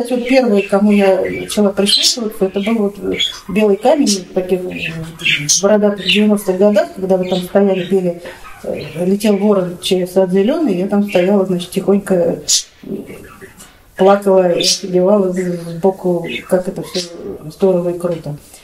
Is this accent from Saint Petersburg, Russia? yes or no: no; Moscow, Russia; так как мы москвичи, да, москвичи, они люди такие, с плавильный котел такой, да, получается.